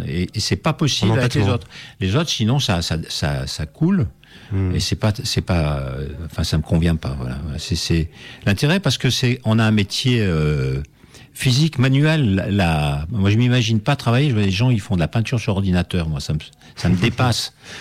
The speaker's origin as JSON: {"language": "French", "town": "Algiers", "region": "Algiers Province", "country": "Algeria", "tie": "born or raised there", "also_born_or_lived": "Toulon, France", "said": "Pour moi, je suis né à Alger, ouais, parce que enfin, je suis né sur le papier, je suis né à Toulon."}